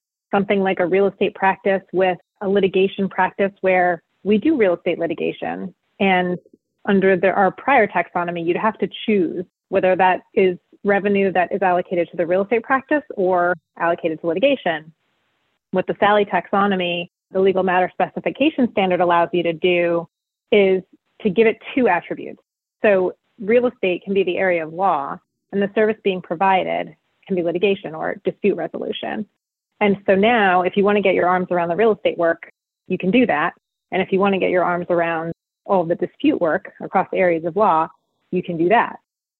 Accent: Florida, United States; moved away as an adult; now in Massachusetts, United States; So I moved to Massachusetts in 2004 from South Florida, and that's where I grew up and went to college.

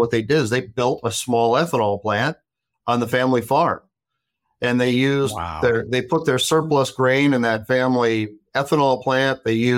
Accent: Watertown, South Dakota, United States; also born or lived in Dallas, Texas, United States; you know, I grew up in Watertown, South Dakota, and after college, I moved down to Dallas, Texas.

